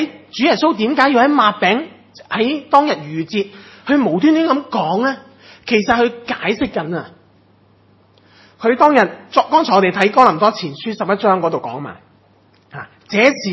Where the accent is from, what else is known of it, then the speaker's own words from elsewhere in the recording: China; 我们中国人都有很多节的嘛